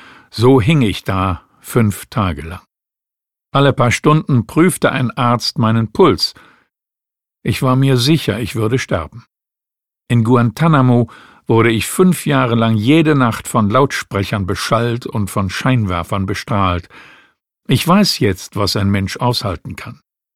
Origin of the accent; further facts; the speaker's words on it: Bremen, Germany; Ich bin mit 3 Geschwistern in Bremen-Hemelingen aufgewachsen, einem alten Arbeiterviertel, zuerst in einer Mietwohnung, dann steckte mein Vater sein Erspartes in ein Reihenhaus.